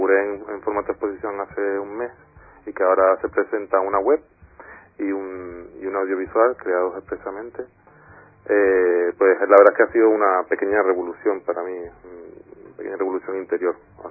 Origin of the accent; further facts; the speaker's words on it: Canary Islands, Spain; Empecé en Canarias, en mi tierra